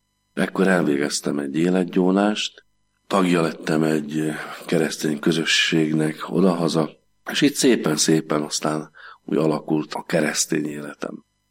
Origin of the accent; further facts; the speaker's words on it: Slovakia; Én 69-ben születtem, és ugye 68-ban voltak bent az oroszok Csehszlovákiába, szegénység volt nálunk, nehéz volt az élet